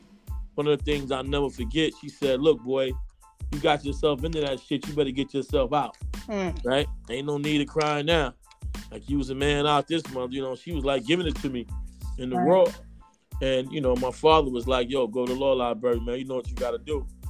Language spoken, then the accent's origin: English; Brooklyn, New York, United States; from Brooklyn, New York. Bed-Stuy. I grew up, you know, at a time when, you know, crime, mayhem was at its highest peak in Brooklyn.